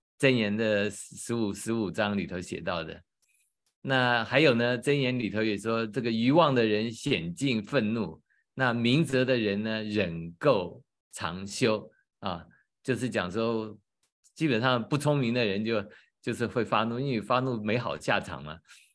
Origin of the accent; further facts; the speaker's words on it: Hunan, China; 那像我是湖南人